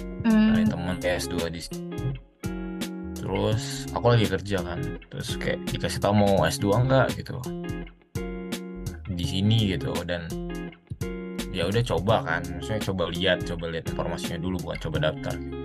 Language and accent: Indonesian; Indonesia; now in Russia; Aku sendiri orang Indo